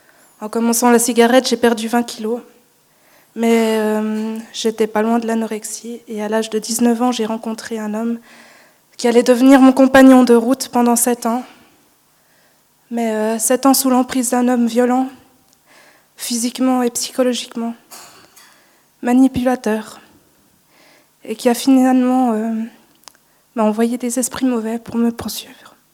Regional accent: Morges, Vaud, Switzerland; born there; je vais faire 26 ans le 6 octobre cette année. Je suis née à Morges dans une famille protestante pratiquante à ce moment-là.

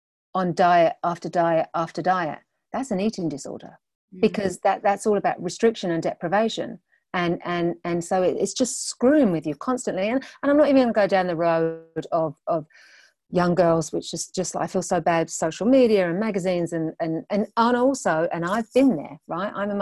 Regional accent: England, United Kingdom; now in Long Island, United States; Okay, so I am originally from England. You might be able to tell that. I live on Long Island in New York.

